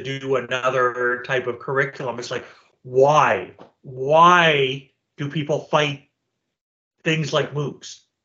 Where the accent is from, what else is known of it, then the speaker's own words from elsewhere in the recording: Truro, Nova Scotia, Canada; Because I'm from Truro, Nova Scotia.